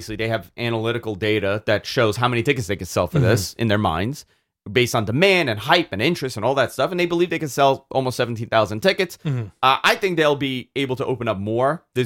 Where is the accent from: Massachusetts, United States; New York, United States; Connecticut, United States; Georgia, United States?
New York, United States; Personally, I think this is a cool thing, being a New Yorker and having that event.